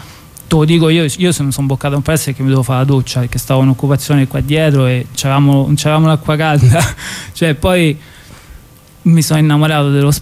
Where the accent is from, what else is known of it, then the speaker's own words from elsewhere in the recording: Florence, Tuscany, Italy; now in Rome, Italy; io me le ricordo con piacere queste cose perché vengo da Firenze